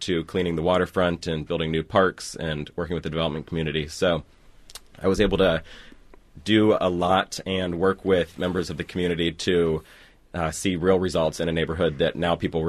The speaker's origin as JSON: {"language": "English", "region": "Virginia", "country": "United States", "tie": "born or raised there", "said": "I grew up in Northern Virginia and grew up knowing D.C. very well. I grew up going to church in Northeast."}